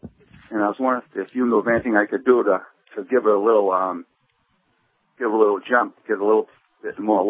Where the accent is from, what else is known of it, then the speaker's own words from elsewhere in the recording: Worcester, Massachusetts, United States; I'm from Worcester, Mass. I'm down visiting my dad in near Sarasota.